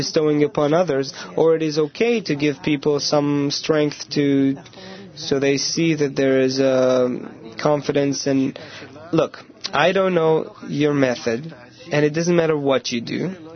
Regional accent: Modi'in, Central District, Israel; I'm from Modi'in, and the government decided that this city is called the City of Future.

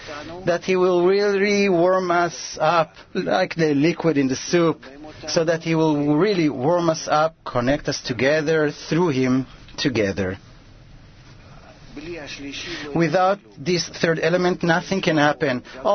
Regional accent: Eilat, Southern District, Israel; I'm from Eilat.

